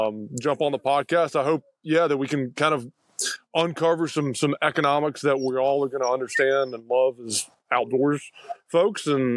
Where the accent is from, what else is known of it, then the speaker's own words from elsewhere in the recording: Alabama, United States; I'm from Alabama, if you can't tell from my nasty accent.